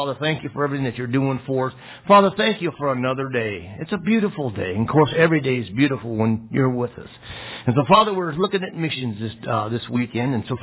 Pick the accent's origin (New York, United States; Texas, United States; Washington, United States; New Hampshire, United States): Texas, United States; I'm from Texas. We don't get it very often down there, thank God.